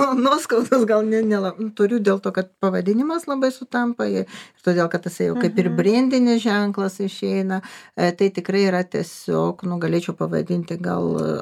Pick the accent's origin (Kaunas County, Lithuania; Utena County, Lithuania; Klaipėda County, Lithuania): Utena County, Lithuania; Ignalina; aš kilusi iš Aukštaitijos, iš Ignalinos, tai toj pusėj